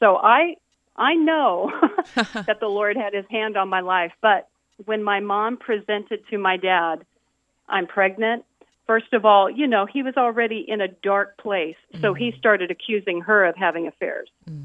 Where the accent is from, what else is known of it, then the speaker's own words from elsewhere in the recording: San Jose, California, United States; I grew up in San Jose, California. San Jose is now known as Silicon Valley, but it was in the earlier years before it was really Silicon Valley. And I am the youngest of three children.